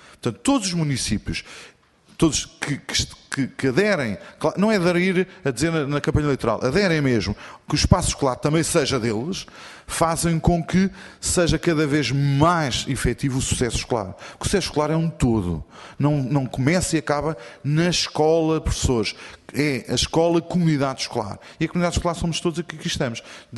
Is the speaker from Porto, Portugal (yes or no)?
no; Lisbon, Portugal; eu, como sou de Lisboa, gosto muito de cá vir